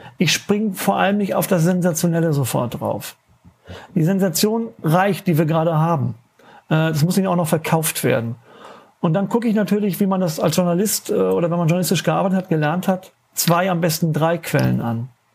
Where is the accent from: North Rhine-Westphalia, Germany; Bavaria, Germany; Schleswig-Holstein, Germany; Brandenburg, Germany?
Schleswig-Holstein, Germany; Flensburg; In meiner WhatsApp-Gruppe eben aus meiner Heimatstadt Flensburg